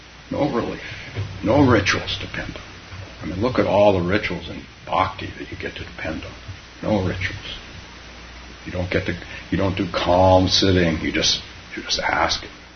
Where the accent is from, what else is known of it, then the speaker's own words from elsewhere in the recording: Palo Alto, California, United States; when he wanted to do a meditation group in my hometown of Palo Alto.